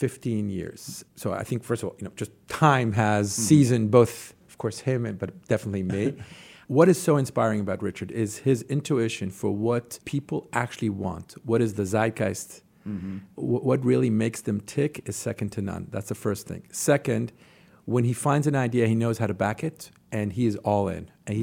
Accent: Jerusalem, Jerusalem District, Israel; You know, I grew up in Jerusalem, in Israel.

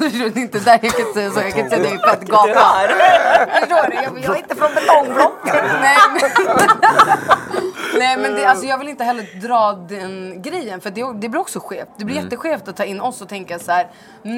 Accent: Vällingby, Stockholm County, Sweden; Ja, jag är från alltså... Vällingby.

